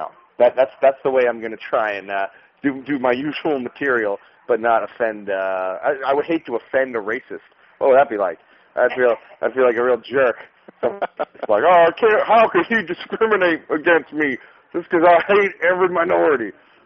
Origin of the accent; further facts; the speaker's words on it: West Orange, New Jersey, United States; now in Astoria, United States; And I'm from West Orange, and now I moved out to the Astoria.